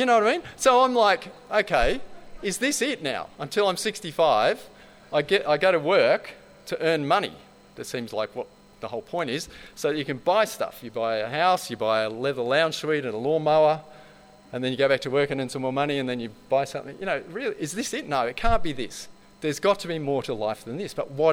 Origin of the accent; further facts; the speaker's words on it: Adelaide, South Australia, Australia; I grew up in Adelaide. My parents were Catholic, sent me to Catholic primary school, Catholic high school.